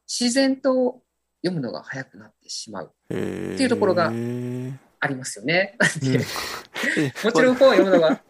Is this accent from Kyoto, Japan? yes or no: yes; Keihoku, Kyoto, Japan; 自分が生まれ育ったルーツというか、この自分がすごい経験してきたこの京北での暮らし